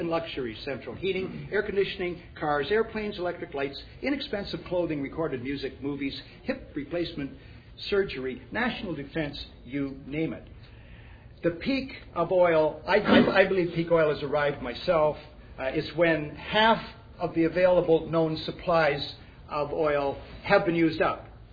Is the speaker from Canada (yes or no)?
yes; Canada; I speak as a Canadian